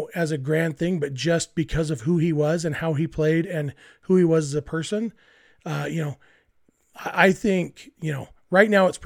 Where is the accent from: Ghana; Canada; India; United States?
United States; first language English; people like me and even you, just growing up in the United States with English as our first language